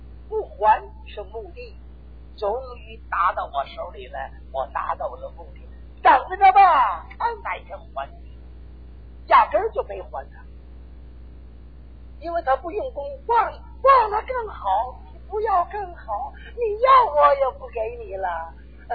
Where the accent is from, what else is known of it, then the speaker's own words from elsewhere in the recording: Northeast China, China; 我生在东北，家乡的院子叫四合院